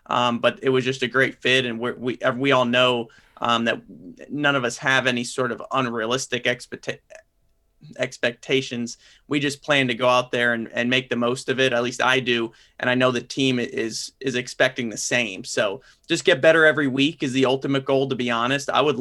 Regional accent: Ridgefield, Connecticut, United States; And it's from where I grew up in Ridgefield, Connecticut. Not many people are race fans or are NASCAR in particular.

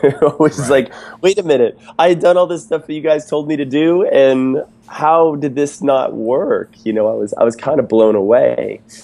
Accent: East Coast, United States; You know, I realized, like, I grew up on the East Coast and I did a bunch of different sports.

